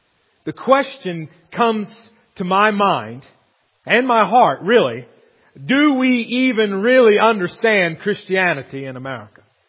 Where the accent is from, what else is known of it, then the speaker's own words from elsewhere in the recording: Arkansas, United States; And I'm from Arkansas.